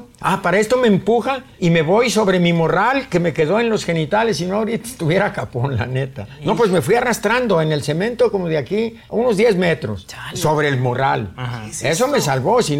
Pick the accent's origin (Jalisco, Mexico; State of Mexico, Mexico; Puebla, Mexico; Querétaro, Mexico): Jalisco, Mexico; Tecolotlán; Un mariachero de Teocaltiche que acabó viviendo en mi pueblo, en Tegolotlán. Pueblo bonito.